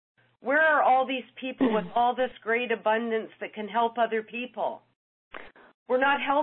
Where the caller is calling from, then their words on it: Canada; I'm calling from Canada.